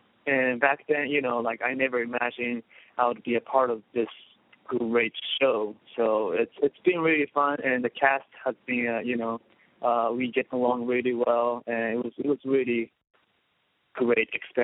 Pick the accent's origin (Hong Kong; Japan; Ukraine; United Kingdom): Japan; also born or lived in New Jersey, United States; now in United States; I was actually born in New Jersey, and I was raised in Japan. I spent my whole childhood in Japan